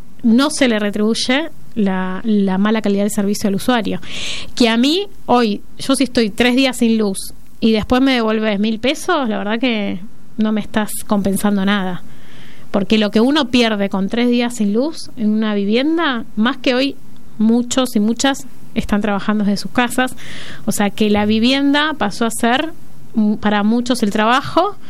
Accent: Argentina; ¿Cómo nosotros como argentinos, una de las empresas más grandes distribuidoras, nos copó el Estado italiano?

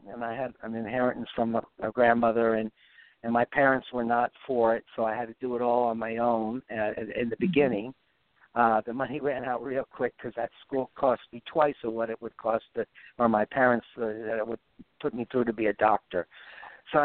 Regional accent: Pinewald, New Jersey, United States; born there; also born or lived in Lakehurst; No, I was born in Pinewall, New Jersey.

